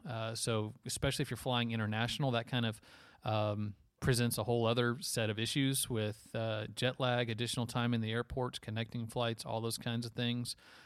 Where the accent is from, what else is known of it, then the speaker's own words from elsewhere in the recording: Houston, Texas, United States; it's in my hometown of Houston